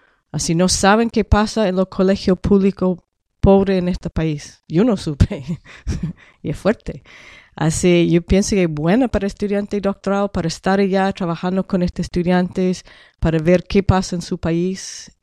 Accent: New York, United States; Spanish is a second language; now in Valparaíso, Chile; Yo soy de estado de Nueva York, en Estados Unidos, y yo nací en el norte, cerca de Canadá, en los campos. Yo soy de los campos

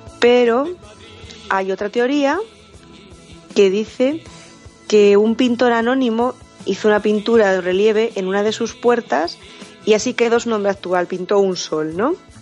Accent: Community of Madrid, Spain; now in Berlin, Germany; que causalidad enlaza mi ciudad de origen con mi ciudad de destino, Berlín, que también su símbolo es un oso.

